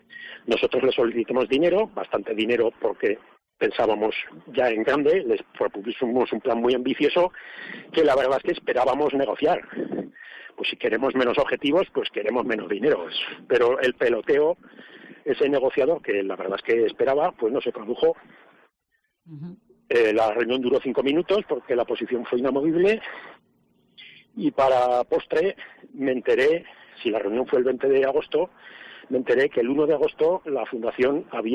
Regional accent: Huesca, Aragon, Spain; hemos tenido que tomar la decisión de dejar Huesca, y bien que me duele porque soy de Huesca.

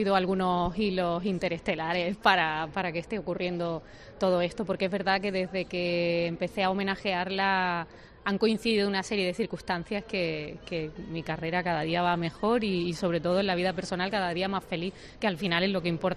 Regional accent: Málaga, Andalusia, Spain; siempre he dicho esto, profetilla en mi tierra. Y Málaga siempre me ha respaldado

